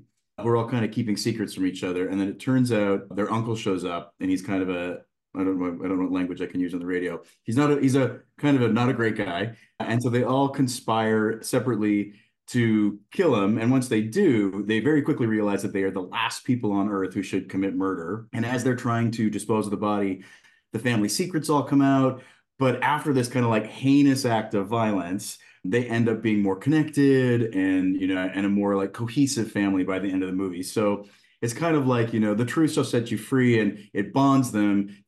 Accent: Calgary, Alberta, Canada; I grew up queer in Calgary

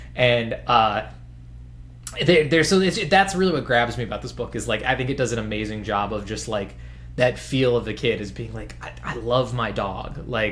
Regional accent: Illinois, United States; I'm not from Oklahoma, that was a joke. I'm from Illinois, I'm from the suburbs of Illinois, and my house is in a very wooded area.

